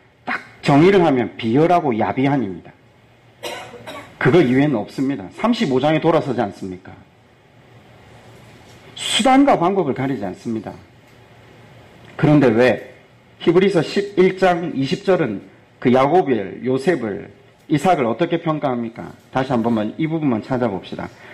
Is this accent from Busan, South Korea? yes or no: yes; Busan, South Korea; 해운대에서는 머리를 다 빼고 수영합니다. 제가 어릴 때 살았을 때는.